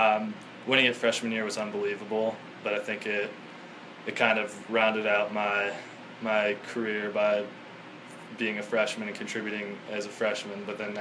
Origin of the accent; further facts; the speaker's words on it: San Diego, California, United States; last summer I actually interned back in my hometown in San Diego for a financial advising firm